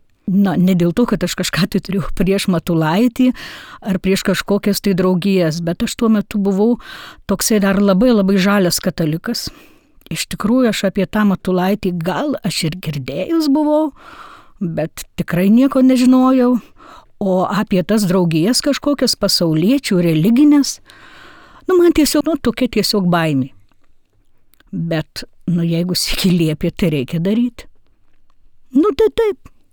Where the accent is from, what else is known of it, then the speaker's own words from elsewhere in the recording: Marijampolė, Marijampolė County, Lithuania; Ir nors pati esu marijampolietė